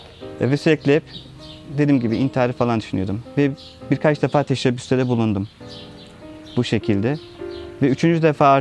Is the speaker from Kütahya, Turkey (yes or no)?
no; Istanbul, Turkey; also born or lived in Izmir; 1979 yılında İzmir'de doğdum ama İstanbul'da büyüdüm.